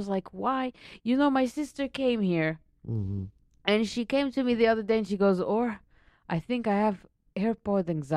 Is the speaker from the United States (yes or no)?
no; Israel; I'm from Israel